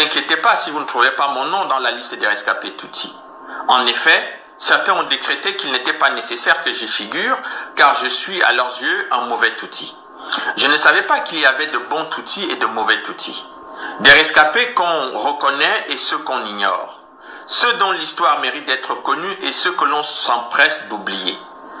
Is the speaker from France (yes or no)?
no; Sake, Eastern Province, Rwanda; born there; je suis Rwandais. Né en 1961 dans l'ancienne commune de Sake, à l'est du Rwanda.